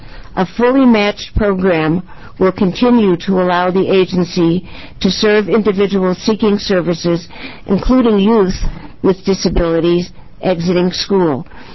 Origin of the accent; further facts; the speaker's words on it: Eugene, Oregon, United States; I am from Eugene, Oregon